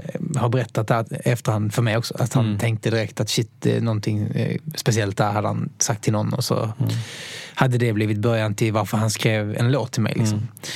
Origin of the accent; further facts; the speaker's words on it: Helsingborg, Skåne, Sweden; Så det var 60 pass tror jag, som tävlade i Helsingborg då, där jag kommer ifrån.